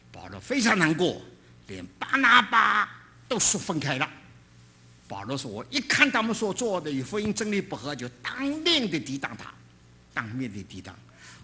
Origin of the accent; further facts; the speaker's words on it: China; 我们今天呢要知道我们是外邦人，我们是中国人，